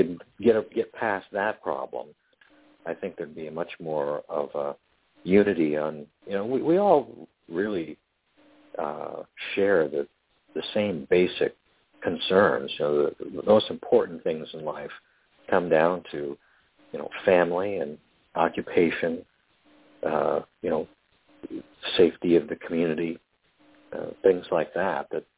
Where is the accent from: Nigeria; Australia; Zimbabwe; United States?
United States; Shelburne Falls, Massachusetts; when I was a child growing up in Shelburne Falls.